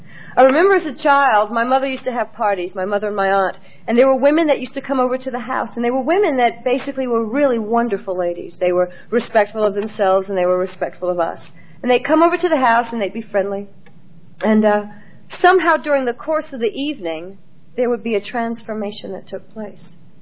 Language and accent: English; New York City, New York, United States; I was a poor little black kid growing up in the South Bronx, and that was it.